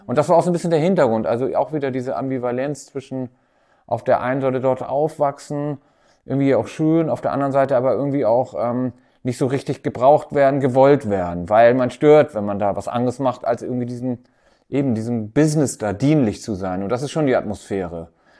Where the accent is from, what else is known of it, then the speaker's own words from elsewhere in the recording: Timmendorfer Strand, Schleswig-Holstein, Germany; und das ist eben die Lübecker Bucht, dort, wo ich herkomme, Timmendorfer Strand, ist ja direkt die Gegend